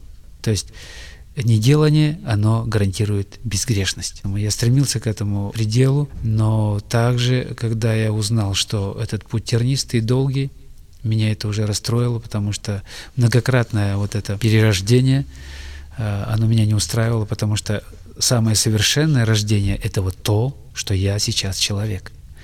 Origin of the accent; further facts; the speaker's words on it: Bokhan, Irkutsk Oblast, Russia; also born or lived in Tunka; Я родился в Крыне, в Тунке. И через 3 месяца весной меня увезли в Бохан.